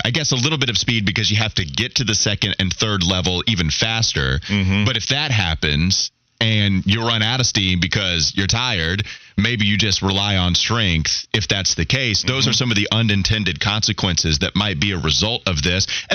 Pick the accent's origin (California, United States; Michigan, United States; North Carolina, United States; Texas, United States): North Carolina, United States; Claremont; I have to remind you again that I'm from Catawba County / Claremont. Like, I grew up in that environment